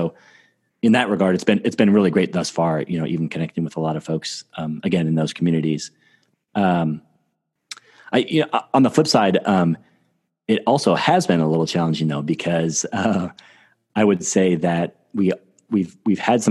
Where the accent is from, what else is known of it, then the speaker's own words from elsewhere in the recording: Iowa, United States; And as like a small side tangent to that too, I'm from Iowa.